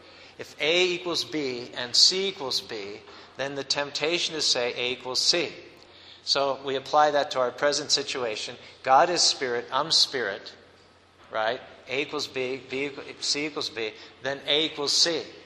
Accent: United States; Just like in America, I'm a citizen, I'm an American, Obama's an American, so we share our Americanness.

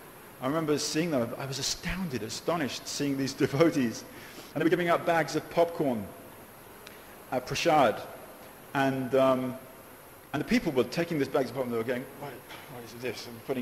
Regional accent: London, United Kingdom; I was growing up in London in the 60s. And in England, when the devotees first came, I first saw them

